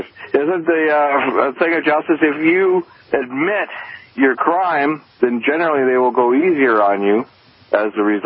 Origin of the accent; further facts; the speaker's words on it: Canada; I just wanted to say, as a Canadian